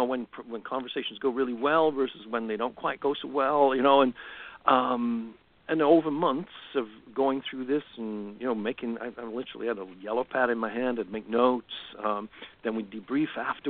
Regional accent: United Kingdom; And I'm a Brit originally, and I hadn't been in this country a whole long time.

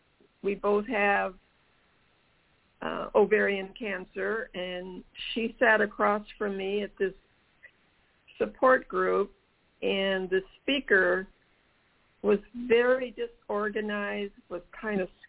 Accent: San Diego, California, United States; also born or lived in Minnesota; now in Florida, United States; No, I'm a Southern California girl, born and raised in San Diego. And in my late 20s, we moved to Minnesota.

